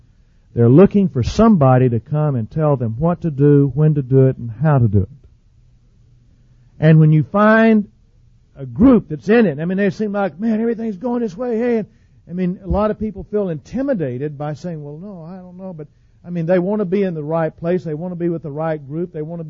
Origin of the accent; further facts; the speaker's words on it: the South, United States; I was raised in the South in a Southern Baptist setting.